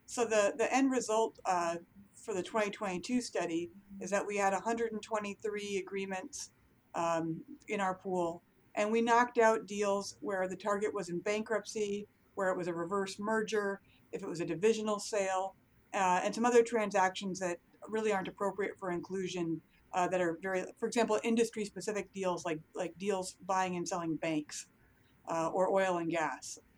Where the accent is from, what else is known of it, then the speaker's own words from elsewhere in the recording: Seattle, Washington, United States; I'm out of the Seattle office of K&L Gates, my hometown.